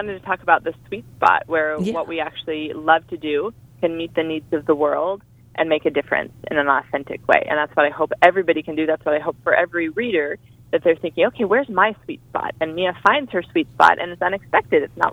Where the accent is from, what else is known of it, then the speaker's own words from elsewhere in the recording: Midwest, United States; I grew up in the Midwest, so baking is a big part of Midwestern culture. And we're right on the border of Amish country